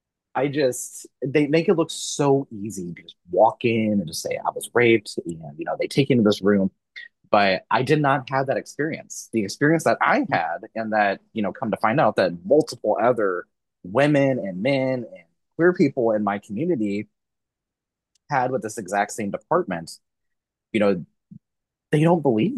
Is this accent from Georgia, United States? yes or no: no; Missouri, United States; And I live in Kansas. I grew up in Missouri, you know, born and raised.